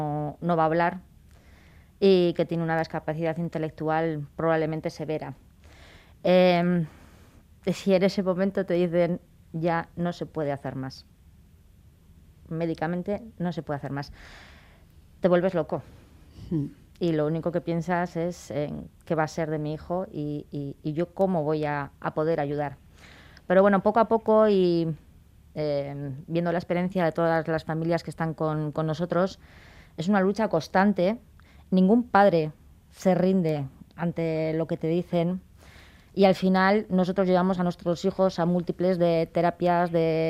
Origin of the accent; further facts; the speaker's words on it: Spain; Nosotros somos 12 familias españolas las que estamos juntas